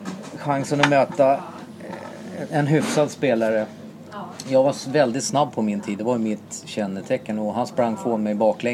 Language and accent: Swedish; Solna, Stockholm County, Sweden; Jag är från Solna. Alltså, jag växte upp med att planka på Råsunda